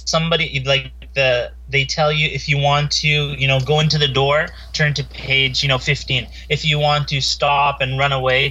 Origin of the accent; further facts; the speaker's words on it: Canada; growing up in Canada, I was in this little city that didn't have too many Muslims, didn't have too many minorities, and I really stood out in that city.